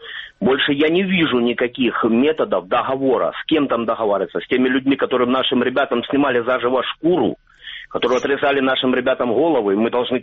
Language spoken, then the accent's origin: Russian; Ukraine; я в 35 лет остался бомжом, мне пришлось убегать с территории Луганской области, потому что я украинец.